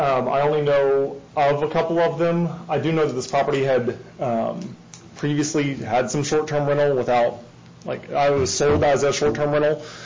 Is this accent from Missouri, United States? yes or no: yes; Springfield, Missouri, United States; I'm from Springfield, Missouri. We get down here to Branson all the time